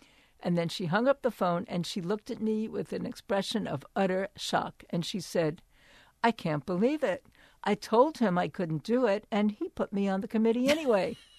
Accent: Brooklyn, New York, United States; So some of you may have already guessed this from my way of speaking. I'm from Brooklyn, New York

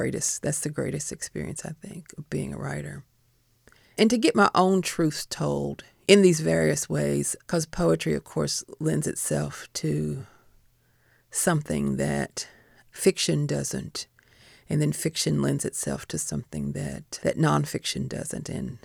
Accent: Kentucky, United States; accent: Kentucky; It was always, you're Black and from Kentucky, and then the sort of fascination with my accent was the other one.

